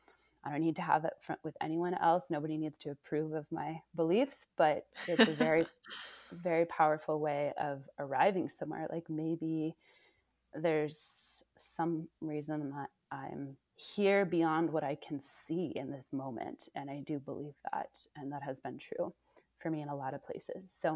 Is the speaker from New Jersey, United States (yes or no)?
no; Oakland, California, United States; also born or lived in Indiana / New York City / Ashfield, Massachusetts